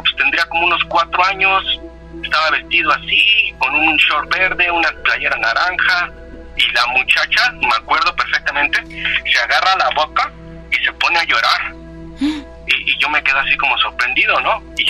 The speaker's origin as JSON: {"language": "Spanish", "country": "Mexico", "tie": "born or raised there", "also_born_or_lived": "London", "moved": "as an adult", "lives_now": "Australia", "said": "Yo vivía en México hasta que tenía 19 años y yo me fui de México porque fui a estudiar a Inglaterra."}